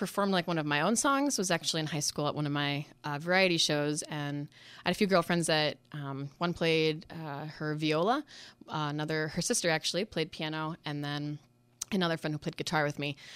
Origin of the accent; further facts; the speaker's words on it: New York, United States; also born or lived in Rhode Island; So I was born in Rhode Island. Really? So I have claim to the smallest state in the Union. And then I was raised upstate in the Adirondack Mountains in New York State.